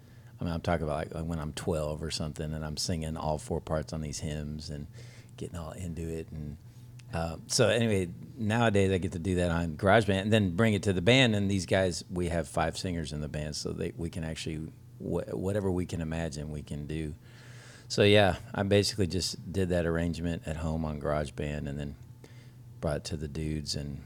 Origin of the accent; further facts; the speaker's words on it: Texas, United States; Because, I mean, we're from Texas. There's not a ton of mountains in Texas.